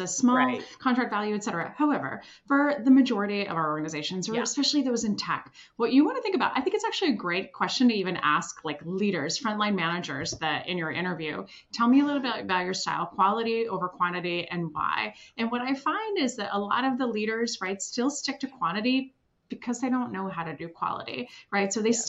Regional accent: Switzerland; I'm originally from Switzerland.

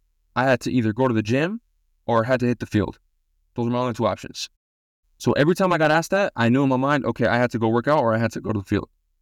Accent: San Diego, California, United States; So again, I grew up in San Diego, grew up a Charger fan, grew up watching Drew Brees.

